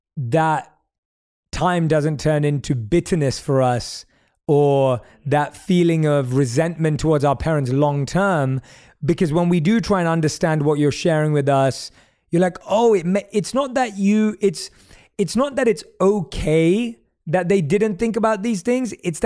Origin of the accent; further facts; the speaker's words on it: London, United Kingdom; As a South Asian growing up in London, it was the same thing. My mom moved to London when she was 16.